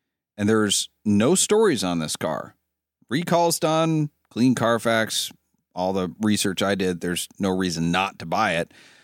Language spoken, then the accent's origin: English; Maine, United States; Or like if I say I'm from Maine, people are like, oh, do you know...